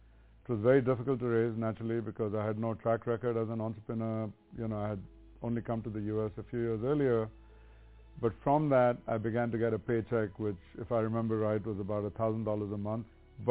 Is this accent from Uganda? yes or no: no; Mumbai, Maharashtra, India; moved away as an adult; now in United States; I grew up in Bombay in India. It's now called Mumbai. And I came to the U.S. in August of 1969.